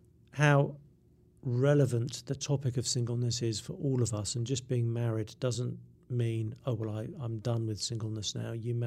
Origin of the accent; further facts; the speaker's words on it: England, United Kingdom; I'm English